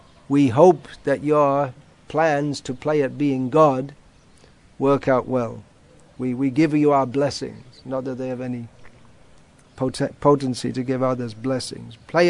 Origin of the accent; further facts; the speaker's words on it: England, United Kingdom; I was raised in England, where the culture is to be very polite and say please and thank you.